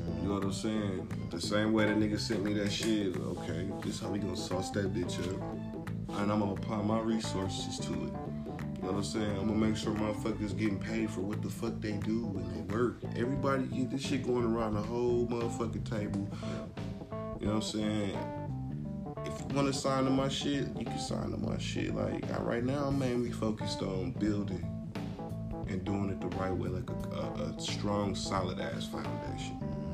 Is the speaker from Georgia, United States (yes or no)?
yes; Georgia, United States; Yeah, I'm from Georgia, man. Born and raised. Shout out to 229, you know what I'm saying? That's our area code. South Georgia.